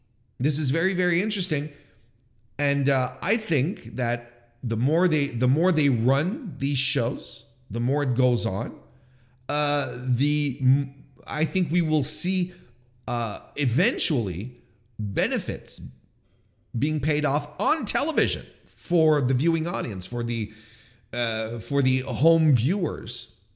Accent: Canada; Don't blame me, I'm Canadian.

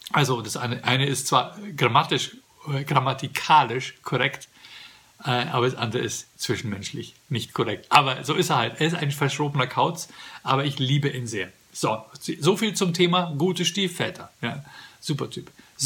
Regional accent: Ingolstadt, Bavaria, Germany; weil bei uns in Ingolstadt so viele Autos mit dem Kennzeichen HN rumgefahren sind

